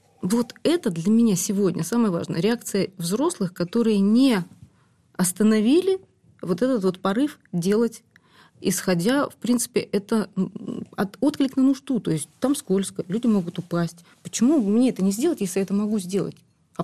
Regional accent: Semey, Abai Region, Kazakhstan; born there; а я родилась в Семипалатинске на ядерном полигоне. Отец у меня был начальником штаба

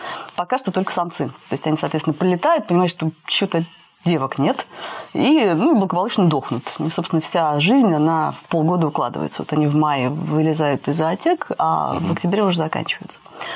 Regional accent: Novosibirsk, Novosibirsk Oblast, Russia; moved away; Я вообще изначально из Новосибирска, поэтому я периодически туда возвращаюсь

